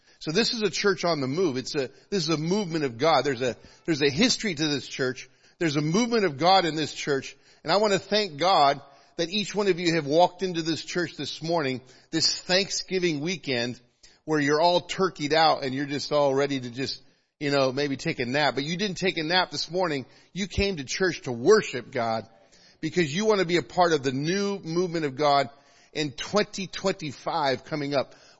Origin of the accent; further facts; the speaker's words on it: Kansas City, Kansas, United States; from Wyandotte County up in on the Kansas side of the border, but I tell you what, you know, I was raised up in Kansas City